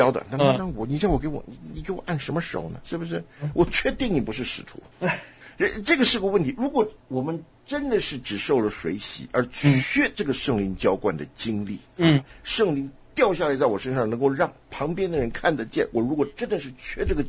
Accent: China; 尤其像我们从中国来

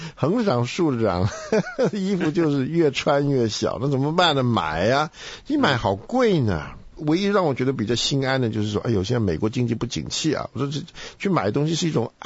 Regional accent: China; now in United States; 在美国吃饭呢，到最后才给你甜点吃，因为先给你甜点的，他就吃不下去。对，我们中国人吃不惯，因为太甜了。美国这个甜真甜了。

